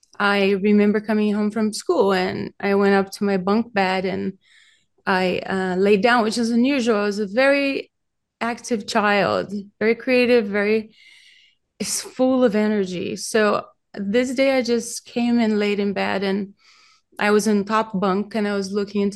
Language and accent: English; Brazil; I grew up in Brazil, and I had relatives who were mediums, transchannelers